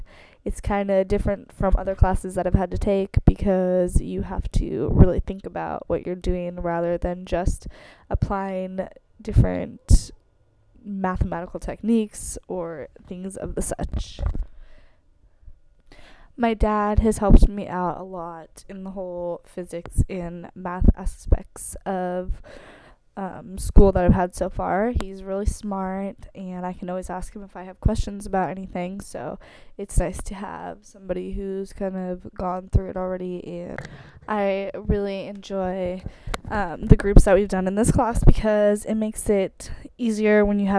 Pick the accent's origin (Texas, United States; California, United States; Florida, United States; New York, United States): California, United States; Palos Verdes; now in San Diego, United States; I'm from Palos Verdes, California, which is in Los Angeles, and I grew up there. I moved there when I was a little baby, and I've lived there my whole life until I moved to San Diego 3 years ago